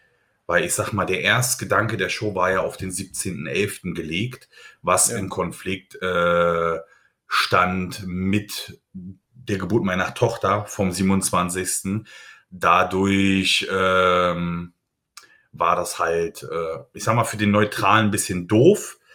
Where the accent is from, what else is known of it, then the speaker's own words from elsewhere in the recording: Berlin, Germany; Gott sei Dank, als Berliner ist das ein Katzensprung von einer guten Dreiviertelstunde.